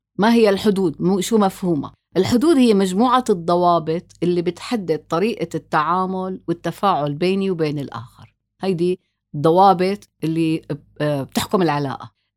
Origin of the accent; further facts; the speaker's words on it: Syria; أوكي أنا سوري،